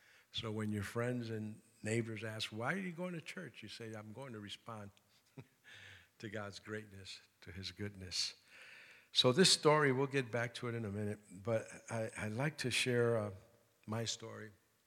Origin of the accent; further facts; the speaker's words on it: Bronx, New York, United States; also born or lived in Manhattan; I was born in Manhattan, in New York City. And we were raised in the South Bronx.